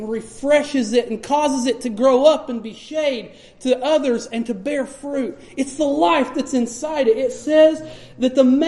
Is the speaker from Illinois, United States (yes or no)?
no; Oklahoma, United States; born there; but I was born in Oklahoma, and we go back there and visit quite a bit.